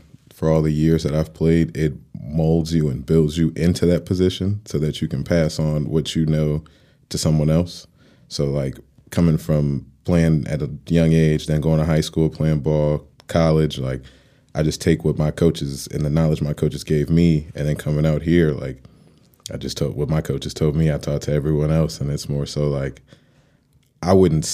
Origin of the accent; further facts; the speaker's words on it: United States; now in Germany; I'd say being like an American player, import player, the speed of the game is different, especially coming from university.